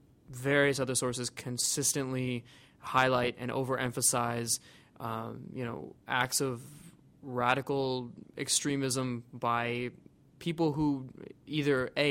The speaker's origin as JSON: {"language": "English", "country": "United States", "said": "I am an American, for definitely and 100%"}